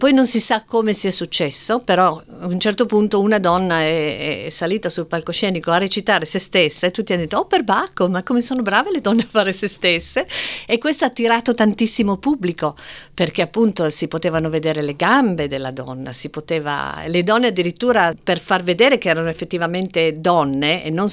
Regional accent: Turin, Piedmont, Italy; Scusate, io sono di Torino

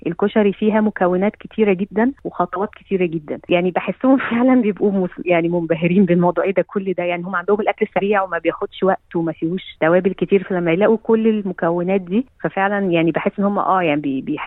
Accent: Egypt; عن طفولتي مثلا في مصر

